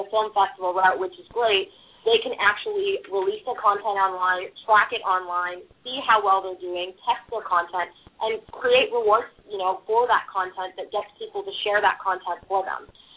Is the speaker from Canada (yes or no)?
yes; Canada; now in United States; You know, I'm originally from Canada.